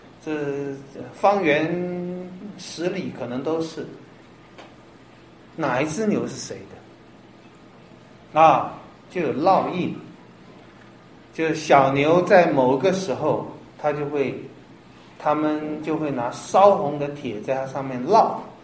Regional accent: China; 其实你看每个民族都会有这种狂妄，我们中国人也会有啊

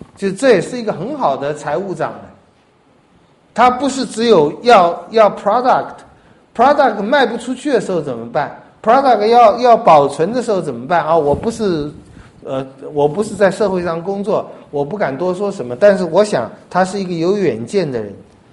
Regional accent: Taiwan; 我们台湾人商业头脑多好的话

